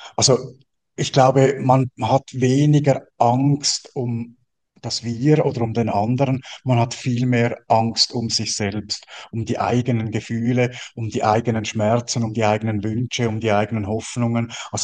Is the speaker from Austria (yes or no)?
no; Central Switzerland, Switzerland; Und ich bin in der Innerschweiz aufgewachsen und dort gibt es dann die Gruselfiguren der Fasnacht.